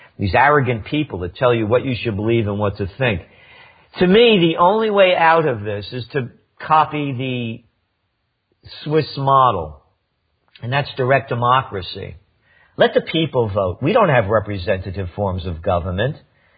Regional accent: New York, United States; and I'm a New Yorker. I live upstate, but I'm a Bronx New Yorker by birth and lived there most of my life in the city area.

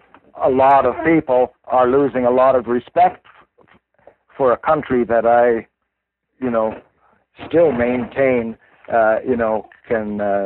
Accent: Canada; which I feel that anyways as a Canadian citizen, I have a right and I have a duty. If I see things happening in my country

